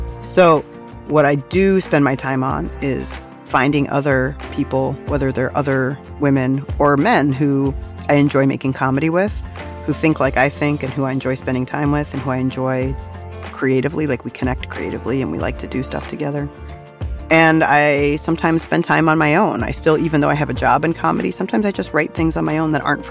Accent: Virginia, United States; I grew up in Virginia.

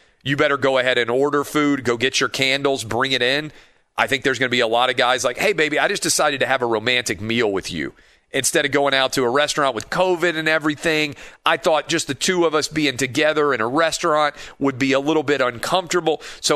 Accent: Nashville, Tennessee, United States; it looks like we may get a legitimately decent sized snowfall in my hometown of Nashville

